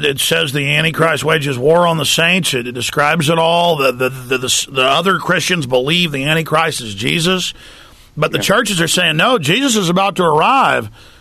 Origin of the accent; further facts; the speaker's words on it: Texas, United States; I'm from Texas, so.